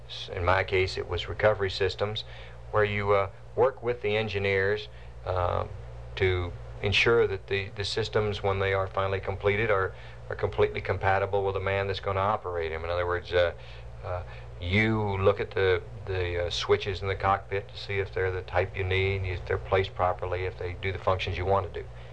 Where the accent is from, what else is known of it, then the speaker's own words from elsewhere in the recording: Fort Worth, Texas, United States; also born or lived in Wheeler; Yes, I was born in Wheeler, Texas. My hometown's Fort Worth, Texas, and I went to the University of Texas, so I'm fairly consistent there.